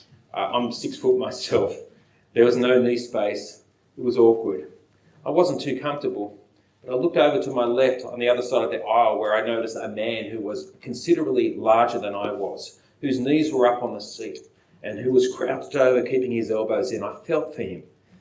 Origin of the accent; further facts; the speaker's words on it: Australia; the great people that make us feel worthy to celebrate being Australian and our athletic prowess